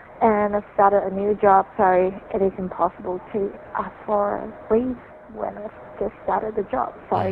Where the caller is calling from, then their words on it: Melbourne, Victoria, Australia; I'm calling from Melbourne again.